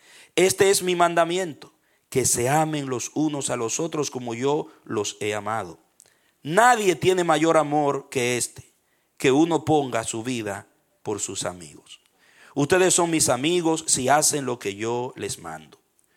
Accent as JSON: {"language": "Spanish", "region": "San Pedro de Macorís", "country": "Dominican Republic", "said": "para los petromacorizanos, los que somos de San Pedro de Macorís aquí"}